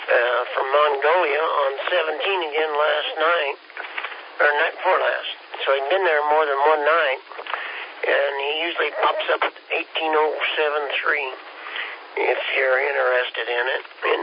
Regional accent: Kansas, United States; You know, we're from Kansas. We're a little slow, but when it comes to eating, we can always find that.

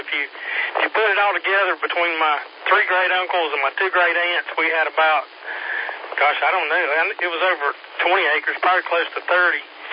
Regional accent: Travelers Rest, South Carolina, United States; now in Inman, United States; I grew up in the country. My hometown is Travelers Rest up here

